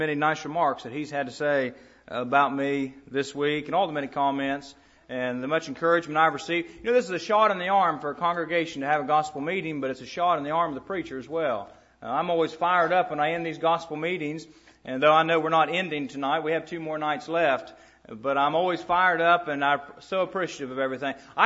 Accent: West Virginia, United States; Over in Doddridge County, perhaps it's in Harrison County. I grew up in Doddridge County.

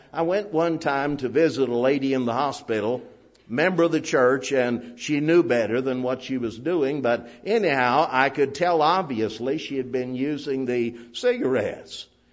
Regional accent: New Martinsville, West Virginia, United States; Many years ago, when I was a kid growing up in New Martinsville

